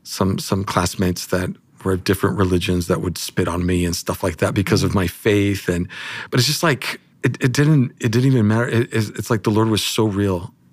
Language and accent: English; Las Palmas, Canary Islands, Spain; growing up in Spain, the school that I went to, it was called the American School of Las Palmas.